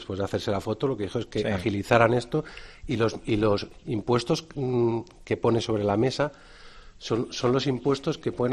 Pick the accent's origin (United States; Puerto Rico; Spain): Spain; Andalusia; soy andaluz